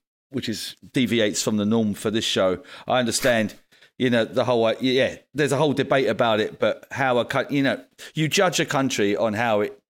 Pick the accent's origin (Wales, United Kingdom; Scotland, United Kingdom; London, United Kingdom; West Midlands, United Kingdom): London, United Kingdom; as I'm from London